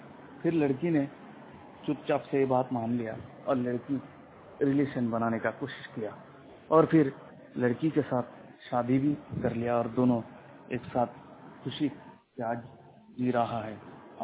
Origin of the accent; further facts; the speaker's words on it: West Bengal, India; मैं वेस्ट बंगाल का रहने वाला हूँ।